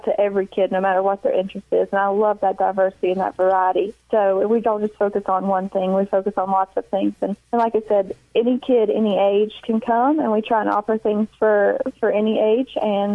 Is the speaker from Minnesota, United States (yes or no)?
no; North Carolina, United States; I'm originally from Allegheny County, so just up the mountain. My parents grew up in Allegheny, and I was raised there on a 30-acre farm.